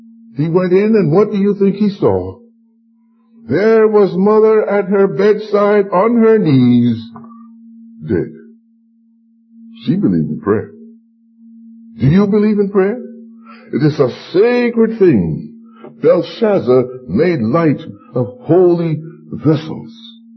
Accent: New York City, New York, United States; When I grew up in New York City, and I mentioned it to the folks last night, if by midnight you had not completed your food shopping, you would starve until Monday morning.

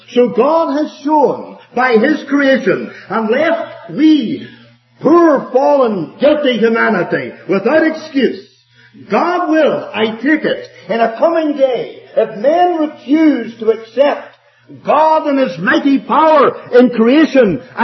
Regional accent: Ireland; And then I told her I was from Ireland. Should have picked that up anyway, I'm sure.

